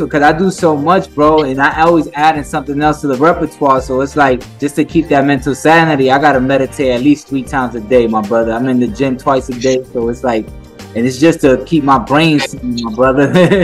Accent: New York, United States; Because I'm not from Tampa either. I'm from New York. But when I went to Tampa

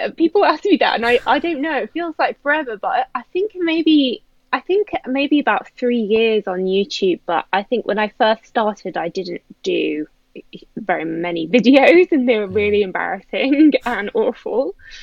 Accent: North West England, United Kingdom; moved away as an adult; now in London, United Kingdom; so I'm originally from Northern England, Lancashire, small town up there. Left when I was 18, and I now live in London. I've been here sort of about 9 years. I live in South London

